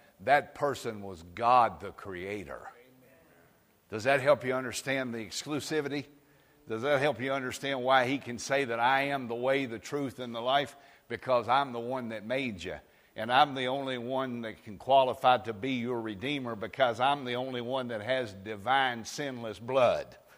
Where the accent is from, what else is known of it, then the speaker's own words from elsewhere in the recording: Brooklyn, New York, United States; they'd always ask me, boy, where are you from? And I'd say, Brooklyn. The Bronx.